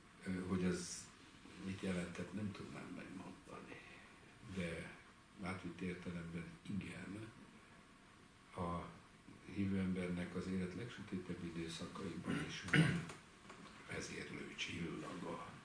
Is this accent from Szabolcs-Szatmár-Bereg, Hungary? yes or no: yes; Nyíregyháza, Szabolcs-Szatmár-Bereg, Hungary; én gyerekkoromban voltam, Nyíregyháza környéki Nyíregyházán nevelkedtem gyerekkoromban, és gyakran voltam kint a környező bokortanyákon